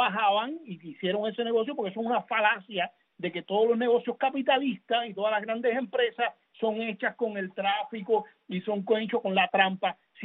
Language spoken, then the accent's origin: Spanish; Cuba; nosotros como cubanos